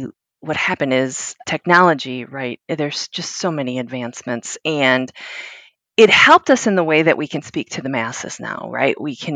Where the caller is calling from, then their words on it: Wisconsin, United States; I am in Wisconsin. It's sunny here today.